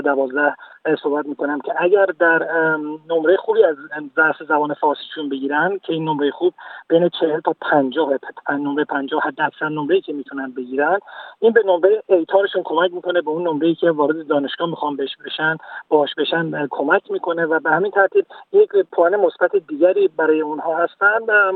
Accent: Iran; زبان مادری ما چون فارسی است، من راجع به زبان فارسی مشخصا صحبت میکنم، خب زبان فارسی بخش از فرهنگ ما ایرانی هاست

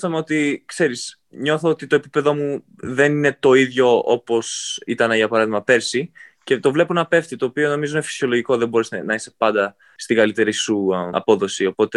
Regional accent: Greece; κατάγομαι από την Ελλάδα

